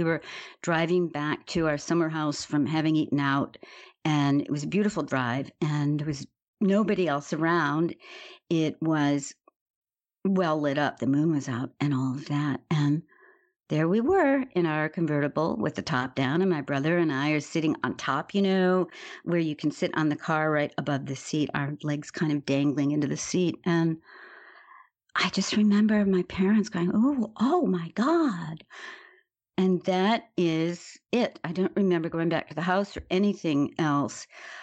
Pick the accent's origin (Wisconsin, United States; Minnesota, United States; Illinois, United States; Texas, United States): Illinois, United States; Chicago; born there; obviously I'm an American, as you can tell by the way that I'm speaking. I was born in Chicago, Illinois in the early 50s.